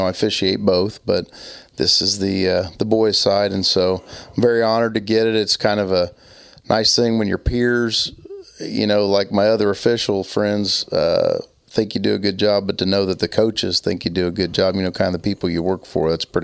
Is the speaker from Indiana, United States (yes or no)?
yes; Indiana, United States; Obviously, growing up in Indiana, you're kind of a part of the game.